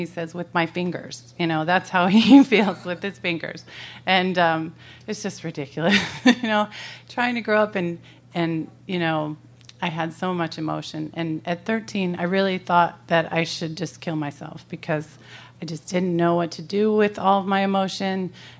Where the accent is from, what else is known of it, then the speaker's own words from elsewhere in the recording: Neptune, New Jersey, United States; born there; And so I grew up in, well, I was born in New Jersey. And I always say that I was born in Neptune, so I was an alien.